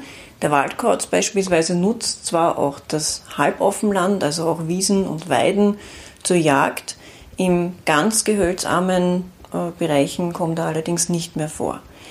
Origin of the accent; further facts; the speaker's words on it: Austria; Und bei uns in Österreich gibt es auch zwei Farbvarianten.